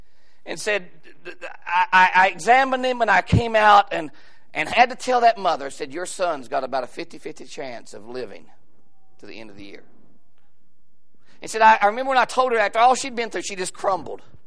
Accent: West Virginia, United States; Mark lives in the city compared to where I was raised in McDowell County. Isn't that right, brother? Down in McDowell County, West Virginia

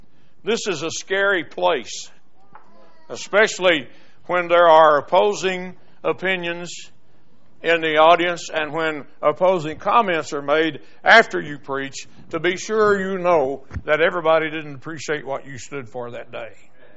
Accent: the South, United States; And I'm a Southerner.

